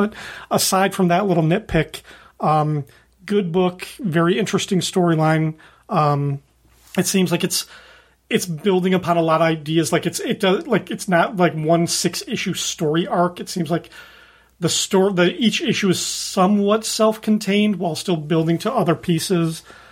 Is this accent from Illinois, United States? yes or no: yes; Illinois, United States; I went back to my hometown in Illinois and visited my old hometown comic book store